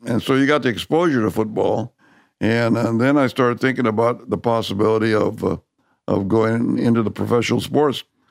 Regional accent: California, United States; Yeah, I had a different experience growing up in the San Joaquin Valley

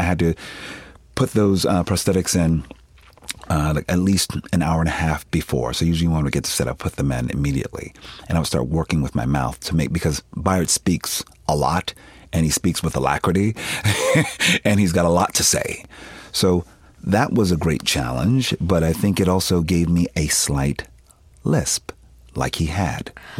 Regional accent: Philadelphia, Pennsylvania, United States; I'm from Philadelphia. We don't sound like that.

